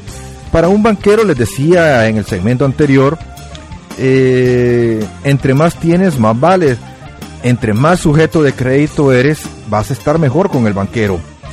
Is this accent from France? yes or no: no; El Salvador; En mi país, en El Salvador, les estoy hablando de las experiencias que yo veo